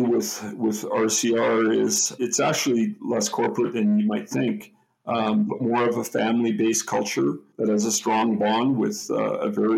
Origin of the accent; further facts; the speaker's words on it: British Columbia, Canada; But also, I grew up in British Columbia and grew up very familiar with these mountains